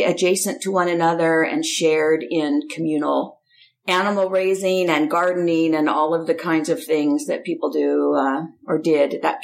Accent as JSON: {"language": "English", "town": "Puyallup", "region": "Washington", "country": "United States", "tie": "born or raised there", "said": "So I grew up in the South Puget Sound area in a town called Puyallup, Washington."}